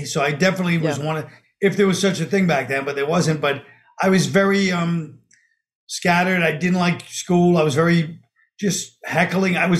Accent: Brooklyn, New York, United States; It was middle class, Brooklyn, and you know, my parents are teachers and you know, we grew up in Brooklyn in the 70s.

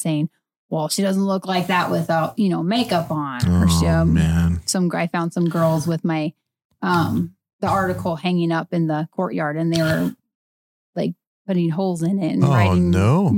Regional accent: Arizona, United States; I'm from Arizona. I don't know any of this stuff.

